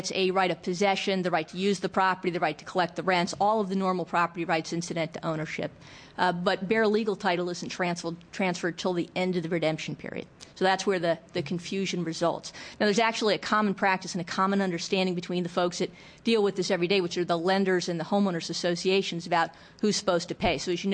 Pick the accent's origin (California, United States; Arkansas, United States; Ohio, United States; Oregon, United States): Oregon, United States; Lake Oswego; I'm an attorney from Lake Oswego